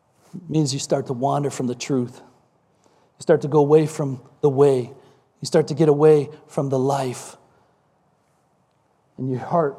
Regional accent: Chicago, Illinois, United States; now in Florida, United States; Like, I grew up in Chicagoland. It's cold. That's why I live in Florida.

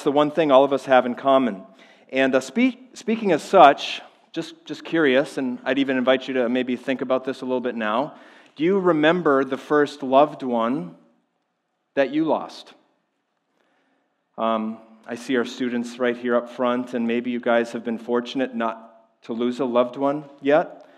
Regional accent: Midwest, United States; And so I grew up in the Midwest, in the kind of the north part of the Midwest, not too far from the Canadian border, actually. And I was closer to Winnipeg, Manitoba, than I was to Minneapolis, St. Paul.

